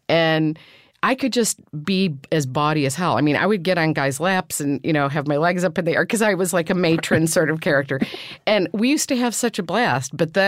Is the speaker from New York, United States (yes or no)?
no; Illinois, United States; moved away; I never thought I was growing up in Illinois in necessarily a cold sort of atmosphere. It was emotionally warm.